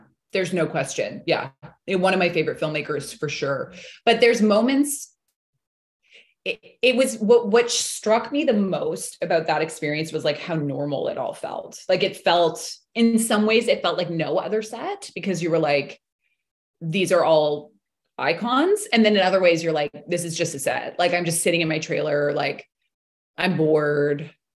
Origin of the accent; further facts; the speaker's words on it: Canada; Yeah, but it's always different being a Canadian actor.